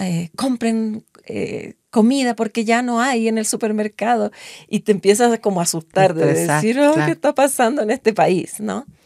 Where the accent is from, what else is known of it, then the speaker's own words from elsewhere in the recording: Chile; Yo vengo desde Chile, yo crecí en una dictadura militar, con todos los militares ahí.